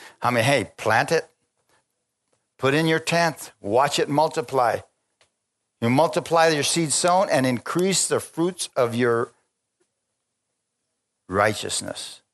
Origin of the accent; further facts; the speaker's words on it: Bisbee, Arizona, United States; I'm a Mexican from Bisbee. I say that a lot. Yeah, praise God. I'm a Mexican from Bisbee.